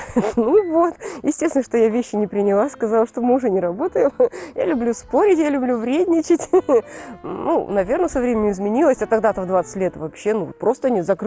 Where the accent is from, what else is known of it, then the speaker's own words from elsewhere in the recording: Orenburg, Orenburg Oblast, Russia; born there; И он служил как раз в Оренбурге. И он остался здесь после армии. Они поженились с мамой, и я родилась в Оренбурге.